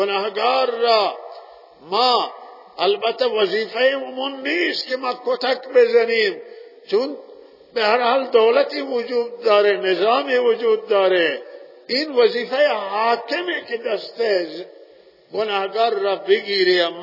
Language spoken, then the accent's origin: Persian; Zahedan, Sistan and Baluchestan, Iran; در شهر خودمون زاهدان استان فساد بیداد میکنه